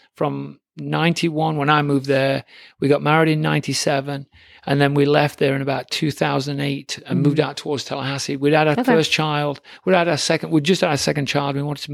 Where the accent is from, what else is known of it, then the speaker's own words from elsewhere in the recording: England, United Kingdom; Cause I grew up in England